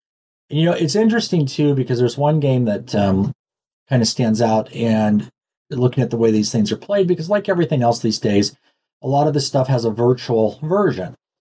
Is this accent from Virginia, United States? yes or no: no; Nevada, United States; I guess growing up in Nevada, though, it's, you know, gambling like anything else.